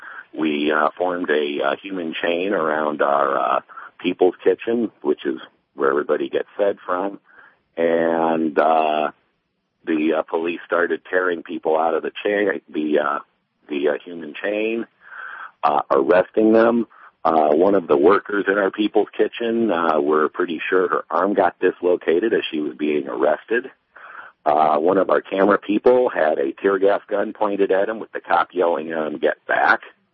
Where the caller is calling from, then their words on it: Riverside, California, United States; I'm calling from Occupy Riverside here in Riverside, California.